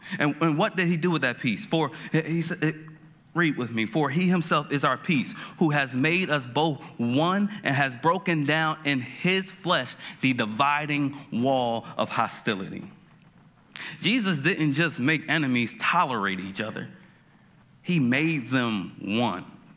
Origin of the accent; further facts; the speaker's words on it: New Jersey, United States; It was also the year, I'm from Jersey, it was the year I took my first trip to Tennessee.